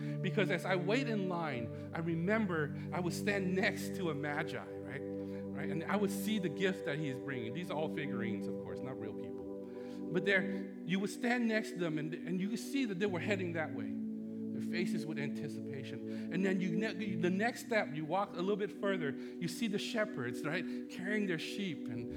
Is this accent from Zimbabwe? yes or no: no; Vietnam; English is a second language; now in United States; Growing up in Vietnam, Christmas was by far the best time of the year for us. For me as a kid, we didn't have the tradition of gift giving, okay, like we do here in the States.